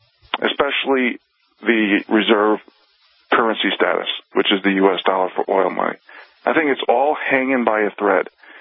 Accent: United States; And I just feel that as an American, because I call myself an average Joe, non-hyphenated American, okay?

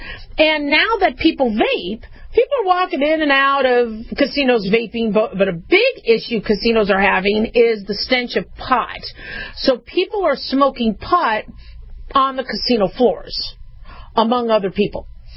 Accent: Las Vegas, Nevada, United States; also born or lived in Reno; growing up in Vegas and going to school in Reno, I can't stand breathing in other people's smoke.

